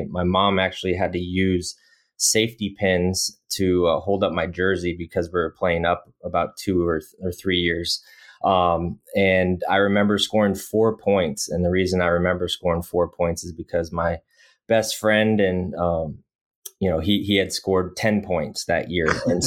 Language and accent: English; Phoenix, Arizona, United States; also born or lived in Minneapolis; So I grew up in Phoenix, Arizona, moved there in 1986, like 5 months after I was born in Minneapolis.